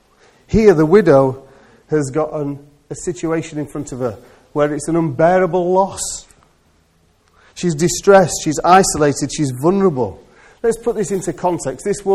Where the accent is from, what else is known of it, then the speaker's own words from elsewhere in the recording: United Kingdom; But you wanted to hold it together because we're British.